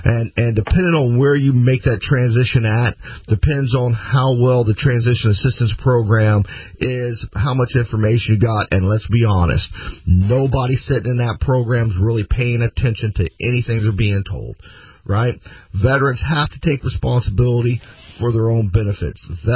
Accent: the South, United States; now in Florida, United States; But, you know, that's because I grew up in the South. You know, I'm a fan of the heat. You know, I'm a fan of the weather we have down here in Florida.

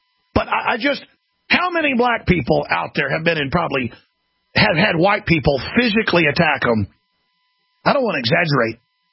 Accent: Dallas, Texas, United States; I've been in savage Conan the Barbarian fights growing up in Dallas, Texas, ladies and gentlemen, and it was almost always racial or territorial.

